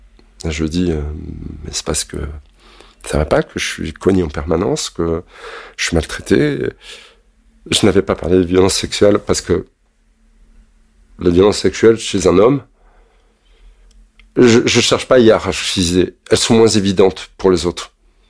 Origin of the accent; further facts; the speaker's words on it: Brittany, France; À ce moment-là, j'ai grandi en Bretagne. En Bretagne, il y a la mer.